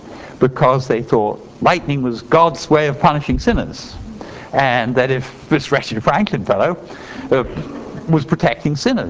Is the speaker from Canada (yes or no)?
no; England, United Kingdom; I was brought up in England.